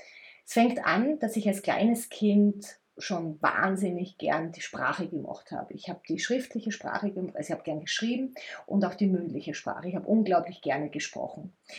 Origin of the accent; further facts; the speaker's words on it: Styria, Austria; accent: Styrian; wir kommen aus der Steiermark, also wir sind Steirer und wir reden steirisch, also ich musste Dialekt sprechen.